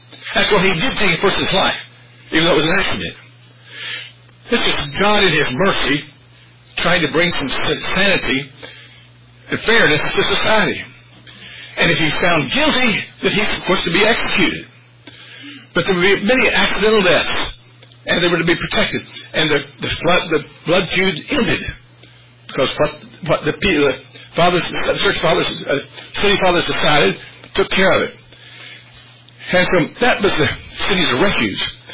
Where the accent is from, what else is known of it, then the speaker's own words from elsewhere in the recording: Indianapolis, Indiana, United States; And I'm from Indianapolis. I spent 30 years there.